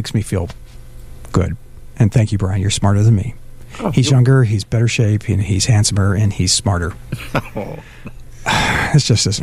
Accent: San Diego, California, United States; I'm from San Diego. I'm actually a San Diego native. Was born at Sharp's Hospital there and grew up for the first 11 years of my life near Mission Bay by Claremont High School.

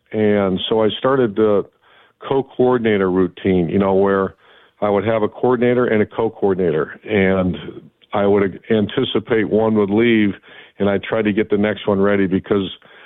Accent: Ashtabula, Ohio, United States; I'm from Ashtabula, Ohio

